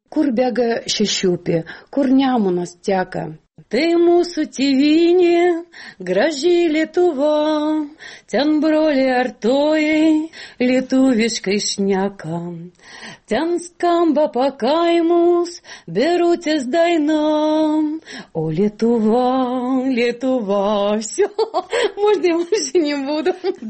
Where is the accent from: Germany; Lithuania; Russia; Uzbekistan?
Lithuania; also born or lived in Karelia; Я литовка, которая жила в Карелии.